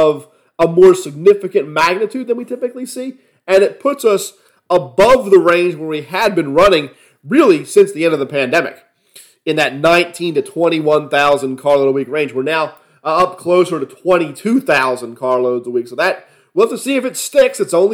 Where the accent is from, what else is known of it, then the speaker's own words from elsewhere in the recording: Philadelphia, Pennsylvania, United States; Many of you know I'm from Philadelphia. I'm a Philadelphia sports fan.